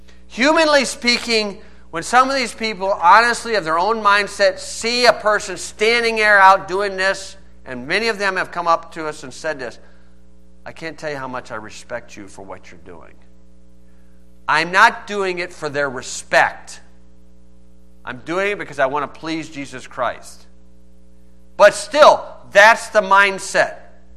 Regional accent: Rensselaer, United States; I said, ah, we're just a bunch of nuts from up in Rensselaer.

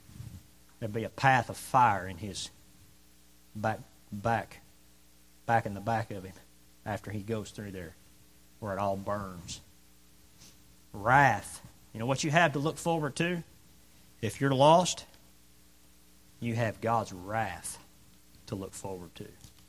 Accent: the South, United States; We're from the South. People in the South are loudmouths.

